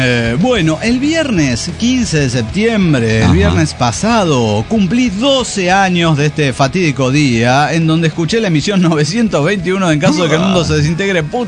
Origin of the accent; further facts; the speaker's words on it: Querétaro, Mexico; de Querétaro, México.